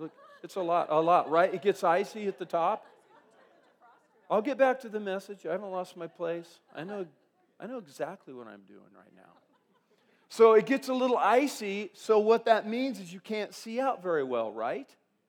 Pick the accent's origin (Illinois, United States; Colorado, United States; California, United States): Colorado, United States; Fort Morgan; And I'm from this area. I'm from Fort Morgan, Colorado. Sterling was always our nemesis.